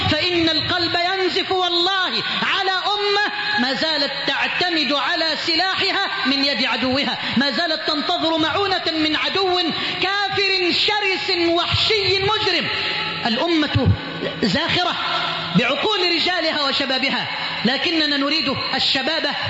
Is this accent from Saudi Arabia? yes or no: no; Egypt; اللهم اجعل بلدنا مصر واحة للأمن والأمان